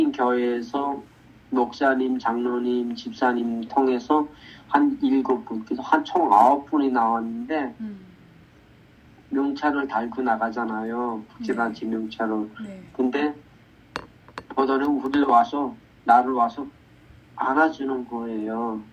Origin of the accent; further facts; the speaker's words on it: Kangwon, North Korea; moved away; 강원, 제 고향인 강원도 감옥으로 호송하던 도중에 기차에서 떨어져서 마지막 탈북했거든요.